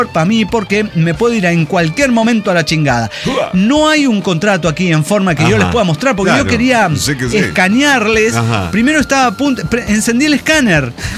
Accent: Sonora, Mexico; es que yo soy de Sonora, ahí es así.

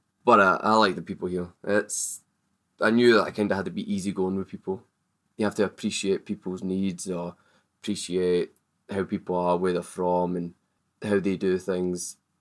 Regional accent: Glasgow, Scotland, United Kingdom; I'm from Glasgow, here to operate equipment in Antarctica.

